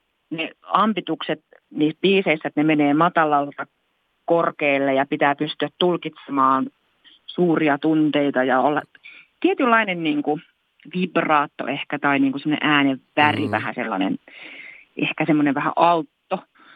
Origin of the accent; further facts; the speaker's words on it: Vaasa, Ostrobothnia, Finland; soitettiin niin kuin Vaasassa mun kotikaupungissa monissa tilaisuuksissa